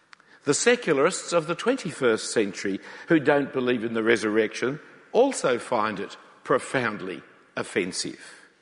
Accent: Sydney, New South Wales, Australia; You do know I'm an Australian, don't you? You have got that idea? Not one of those eloquent Sri Lankan ones like you had last week, but one straight out of Sydney.

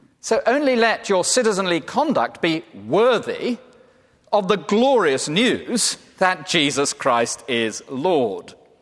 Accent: England, United Kingdom; I'm English. You may have spotted that.

